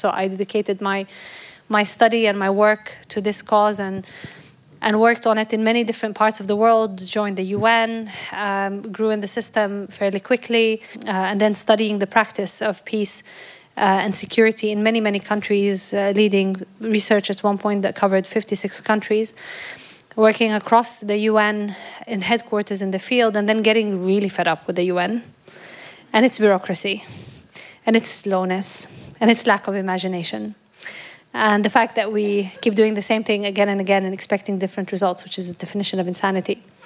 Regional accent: Nablus, West Bank, Palestine; So I am born and raised in the West Bank, in Nablus.

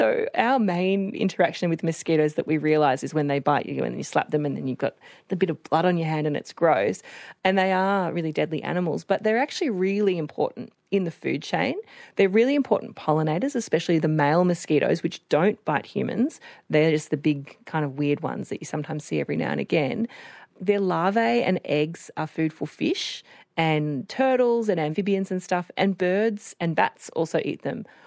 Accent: Queensland, Australia; Oh, are you talking about my home state of Queensland? Because we have many more things than mosquitoes up here.

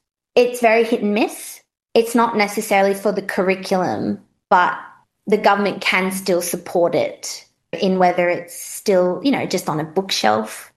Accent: Nauru; now in Australia; Growing up in Nauru

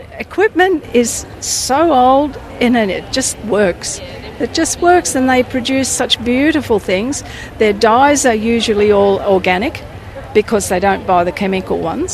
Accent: Jervis Bay, New South Wales, Australia; Jervis Bay.

